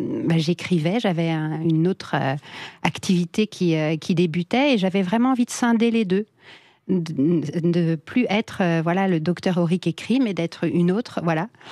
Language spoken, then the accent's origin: French; Liffré, Brittany, France; also born or lived in Rennes; Oui, je suis née à Rennes et j'ai grandi juste à côté, à Liffré.